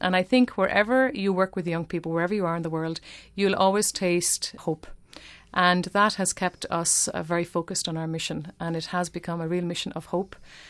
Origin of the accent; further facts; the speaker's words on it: Ireland; I'm Irish and we have our own history of independence and what that means. So I think as an Irish person, I could understand what it meant for the people as well.